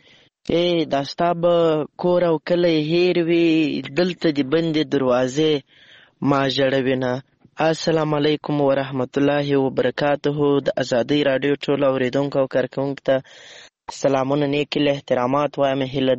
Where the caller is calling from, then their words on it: Lashkar Gah, Helmand, Afghanistan; accent: Helmandi; له هلمند په مرکز لشکرګاه ښاره پیغام درته پرېږدم